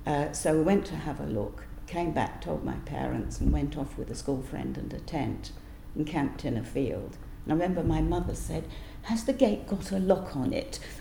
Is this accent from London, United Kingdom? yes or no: yes; London, United Kingdom; So we were proud of London, we were proud of being British, and after years of austerity, the excitement of rebuilding London